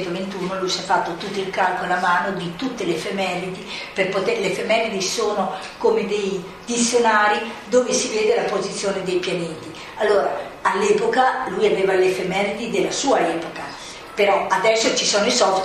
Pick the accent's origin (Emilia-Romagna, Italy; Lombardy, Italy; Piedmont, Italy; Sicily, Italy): Emilia-Romagna, Italy; Bologna; now in Faenza, Italy; Io sono di Bologna, io mi sono laureata in fisica a Bologna, poi ho conosciuto mio marito, ho sposato un faentino, sono venuta a abitare a Faenza.